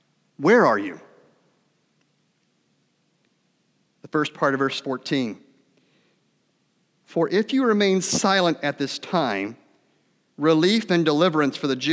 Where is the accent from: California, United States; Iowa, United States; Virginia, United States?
Virginia, United States; I told you a little bit in my introduction that I am from Virginia originally, so I like that my children have southern names.